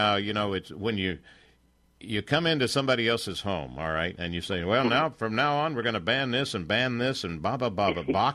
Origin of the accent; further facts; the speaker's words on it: California, United States; I'm going to go to my home state here, that I'm, you know, California